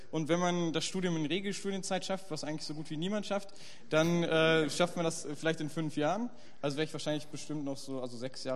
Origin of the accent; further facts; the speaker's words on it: Schalksmühle, North Rhine-Westphalia, Germany; now in Dortmund, Germany; ich komme eigentlich aus Schalksmühle, das so im Sauerland, liegt so zwischen Hagen und Lüdenscheid, also ein ganz schönes Dörfchen. Genau, und ich studiere jetzt seit Oktober 2013 hier Bauingenieurwesen an der TU und deshalb bin ich überhaupt so nach Dortmund gekommen und wohne dann auch seitdem hier.